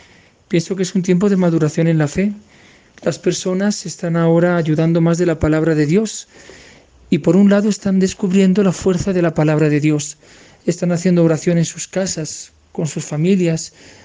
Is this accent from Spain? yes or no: yes; Spain; moved away as an adult; now in Bogotá, Colombia; Soy español, llevo 14 años en Colombia, me he formado aquí para la misión y estoy en una parroquia llamada Santa Teresa de los Andes, ubicada en Bogotá, en la zona de Ciudad Bolívar, en Arborizadora Alta, sector grupos.